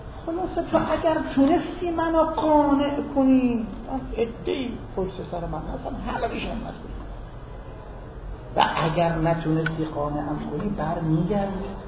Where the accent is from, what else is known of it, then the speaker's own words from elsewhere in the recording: Iran; که احساس نکنه من ایرانی هستم